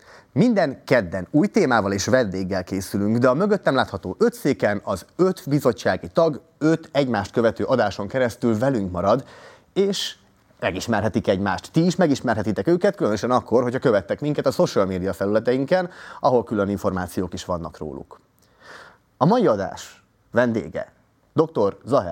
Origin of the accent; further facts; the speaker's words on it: Miskolc, Borsod-Abaúj-Zemplén, Hungary; Én is úgy szocializálódtam otthon Miskolcon